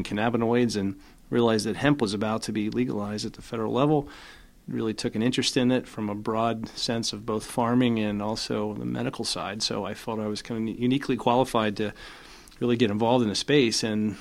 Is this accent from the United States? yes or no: yes; Pennsylvania, United States; I grew up in Lancaster County, dairy farm family, and so I'm very familiar with farming, and it's kind of in my roots